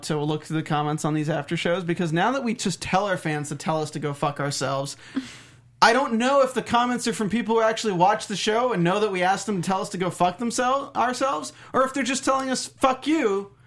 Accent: United States; It's fucked up because I'm American and I think that's fucked up.

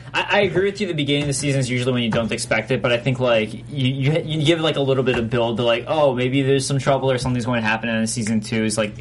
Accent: Chicago, Illinois, United States; Look, I'm from Chicago. I agree that Chicago does it better

